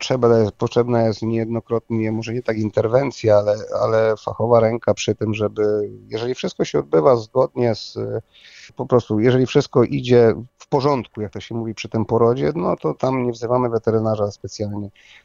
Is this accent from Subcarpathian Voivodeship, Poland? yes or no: yes; Subcarpathian Voivodeship, Poland; ja jestem tutaj z Podkarpacia